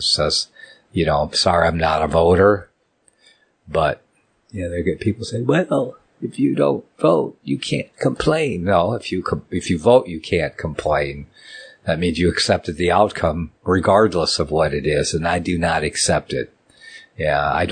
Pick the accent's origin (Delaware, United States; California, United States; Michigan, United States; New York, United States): Michigan, United States; Ann Arbor; born there; Dale's in Michigan, my home state. My birth state was Michigan. It's on the land there. I was born in Ann Arbor. Yeah, at the University Hospital there.